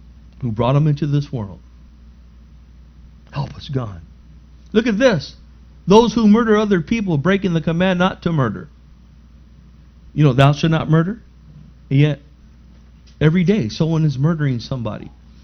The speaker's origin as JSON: {"language": "English", "town": "National City", "region": "California", "country": "United States", "tie": "born or raised there", "said": "When we were kids, I grew up in National City."}